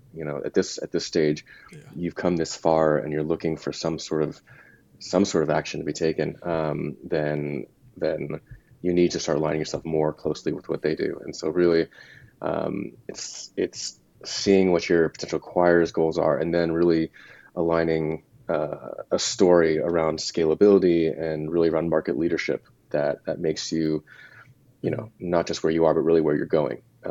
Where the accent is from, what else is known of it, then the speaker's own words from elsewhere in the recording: California, United States; I grew up in the Bay Area, so I knew what it was like, what Google was like.